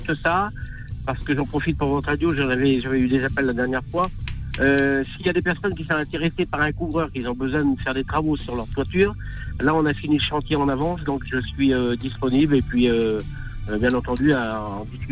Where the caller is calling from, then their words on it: Île-de-France, France; Ben, je suis sur en Seine-et-Marne, je suis près de Montfermeil.